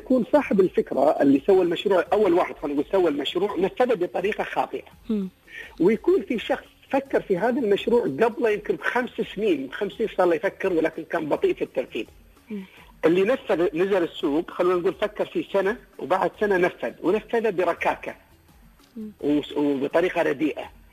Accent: Abu Dhabi, United Arab Emirates; منطقة الظفرة المنطقة الغربية عندنا في أبو ظبي نوعية القهوة عندهم غير عن قهوة هل العين

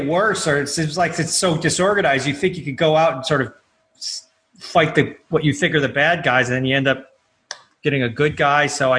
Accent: Michigan, United States; A bunch of people in Michigan, my home state, walked to their guns to the state capitol

